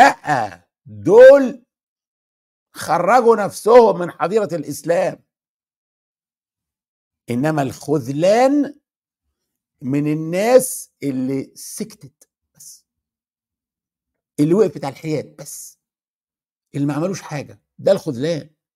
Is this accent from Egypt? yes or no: yes; Egypt; انا فلسطيني من اب وام مصريين، الى ان تتحرر فلسطين ارجع بقى تاني مصري بقى، انما قبل كده انا فلسطيني.